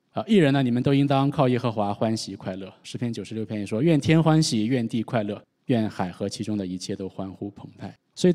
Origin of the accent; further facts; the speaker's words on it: China; 特别是我们从国内来的，我们都已经习惯于一个人单枪匹马的这个过独木桥